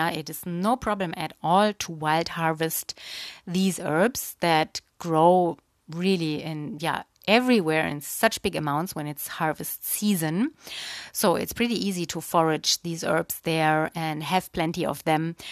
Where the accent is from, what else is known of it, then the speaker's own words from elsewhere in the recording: Germany; English is a second language; also born or lived in Brazil; now in Portugal; Yeah, I'm born and raised in Germany, and I have lived a long time in South America, in Brazil, and now I'm living since 6-7 years here in Portugal, in the south of Europe.